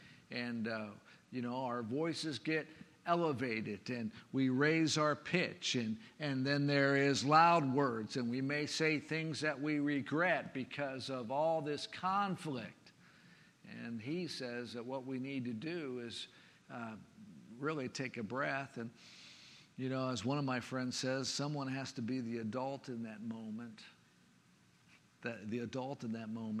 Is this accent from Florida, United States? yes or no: yes; Jacksonville, Florida, United States; It always would bother me as a child growing up in the church, and I did. I grew up in the Alliance Church in Jacksonville.